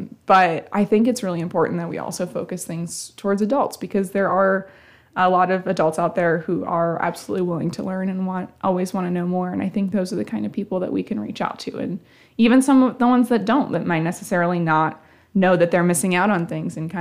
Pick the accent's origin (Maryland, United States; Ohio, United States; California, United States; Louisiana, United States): Ohio, United States; Dayton; So, I'm originally from the Dayton, Ohio area, which is obviously not near here. I grew up all my life in Ohio, and I kind of just decided to keep my Midwest trend going.